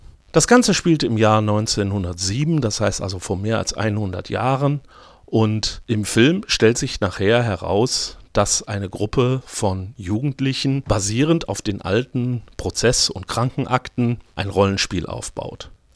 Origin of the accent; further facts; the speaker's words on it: Ratingen, North Rhine-Westphalia, Germany; in meiner Heimatstadt Ratingen